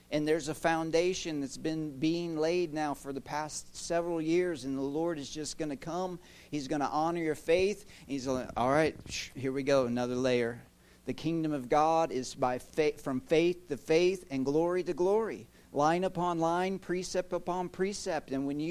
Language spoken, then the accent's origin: English; Illinois, United States; born there; also born or lived in Pennsylvania / West Virginia; I was born in Illinois, spent numerous years in Pennsylvania, 10 years in West Virginia